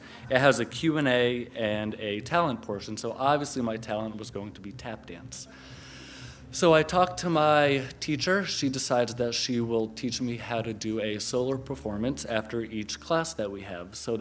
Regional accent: Connecticut, United States; It was up here in Boston. I'm from Connecticut. So we drive a couple hours.

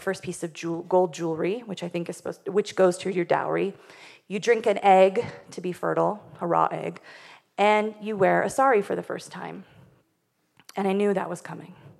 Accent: Wyoming, United States; The other thing about growing up in Wyoming is that you, as a kid, get to visit a lot of forts and historical sites

